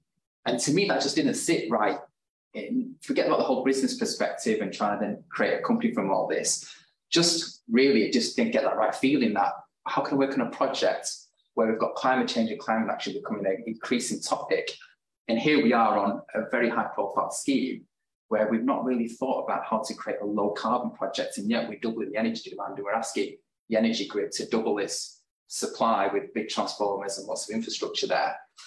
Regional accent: Manchester, North West England, United Kingdom; So I'm born and bred in Mancunian, stayed here on life, not traveled elsewhere in other projects.

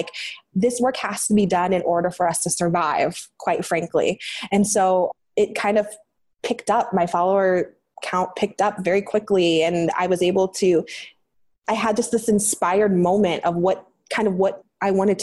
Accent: Green, Ohio, United States; Green, Ohio, the suburb in Ohio.

